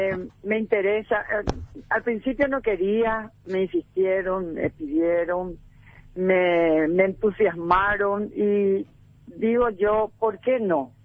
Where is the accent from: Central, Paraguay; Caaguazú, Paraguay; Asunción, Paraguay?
Asunción, Paraguay; Soy asuncena y bueno, he vivido toda mi vida en esta ciudad